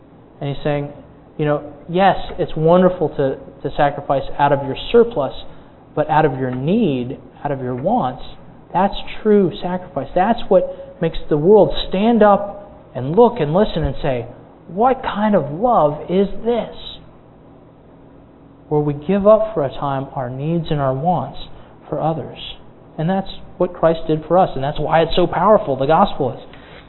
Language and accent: English; Ponte Vedra, Florida, United States; my hometown, Ponte Vedra, which is a beach resort community.